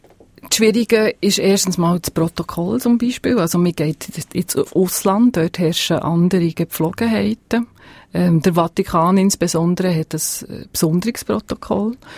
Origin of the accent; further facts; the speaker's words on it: Italy; first language Italian; German is a second language; weil ich ursprünglich Italienerin bin. Ich kann sehr gut Italienisch. Das ist meine Muttersprache eigentlich.